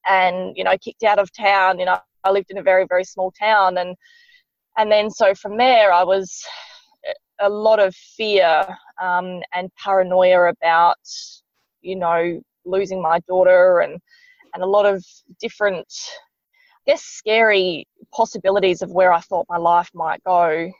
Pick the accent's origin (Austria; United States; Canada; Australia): Australia; Andamooka, South Australia; You know, I was actually free to go back to my hometown of Andamooka.